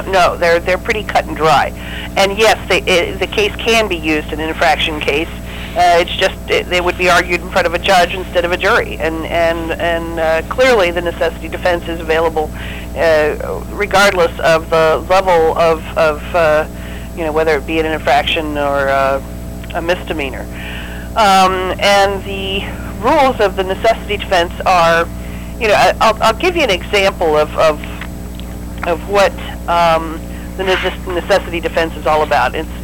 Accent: Tustin, California, United States; they said go sleep in Tustin, which of course is, you know, my hometown

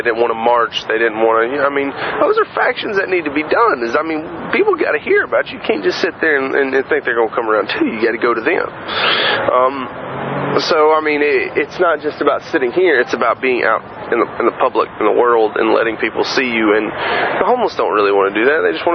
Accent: Florida, United States; now in Santa Cruz, United States; I love the beach here. I'm originally from Florida. It's got a little taste of home

